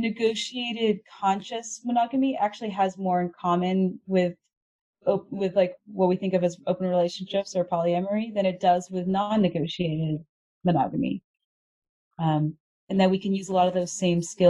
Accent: Houston, Texas, United States; growing up in Houston, Texas, there wasn't a ton.

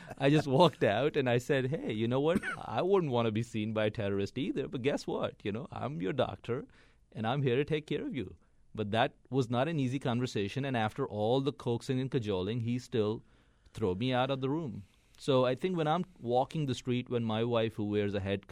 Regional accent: Pakistan; moved away as an adult; Raised there for 25 years.

